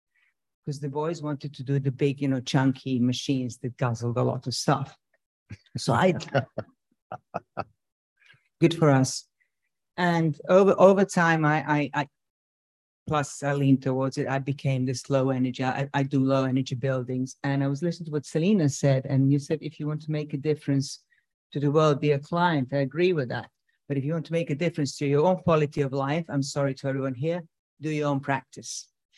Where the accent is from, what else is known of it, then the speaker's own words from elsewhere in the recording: Serbia; English is a second language; moved away as an adult; I'm from Serbia, slightly more parity in engineering profession. I came here